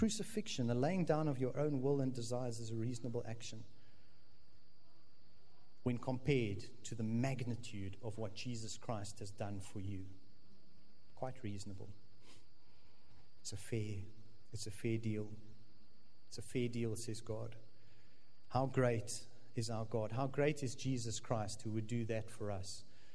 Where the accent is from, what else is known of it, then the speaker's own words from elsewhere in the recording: Stellenbosch, Western Cape, South Africa; especially I grew up in Stellenbosch, and just as Shofar became a church after about 5 years, we joined the church in 1996.